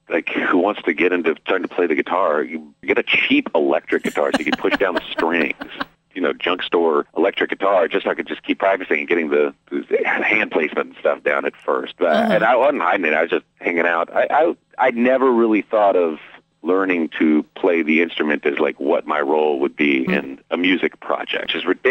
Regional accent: Dallas, Texas, United States; There's a couple of stations in the South, and I'm from Dallas

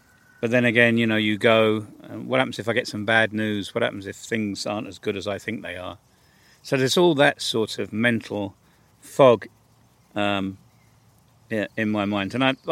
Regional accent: United Kingdom; Being British with the love of grass, we'll have it nice and short.

